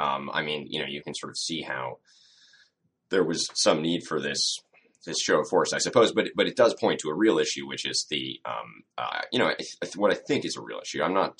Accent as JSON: {"language": "English", "town": "Boston", "region": "Massachusetts", "country": "United States", "said": "The images that came out of Boston, I'm from Boston"}